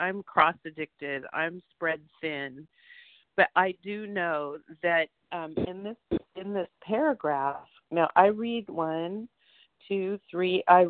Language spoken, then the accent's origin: English; Santa Monica, California, United States; from Southern California. I'm in Santa Monica.